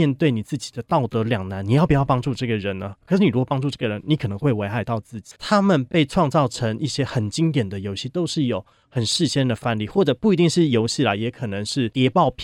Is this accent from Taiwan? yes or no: yes; Taiwan; 它也可以让我们台湾人比如说比较知道我们自己到底是谁啊